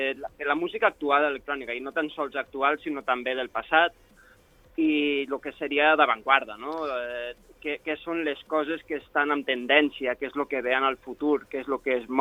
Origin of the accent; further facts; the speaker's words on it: Andorra; com a andorrà